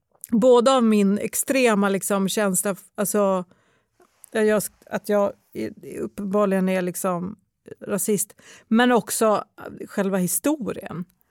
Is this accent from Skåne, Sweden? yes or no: yes; Skåne, Sweden; accent: Scanian; Jag kan också känna att skåningar blir illa berörda av min skånska.